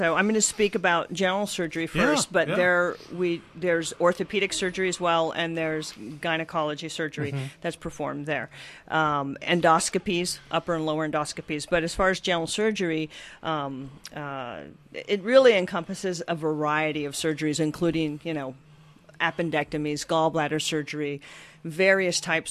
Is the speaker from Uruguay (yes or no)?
no; Fremont, California, United States; also born or lived in Pennsylvania; I grew up in Fremont, and then I did all of my medical training in Pennsylvania.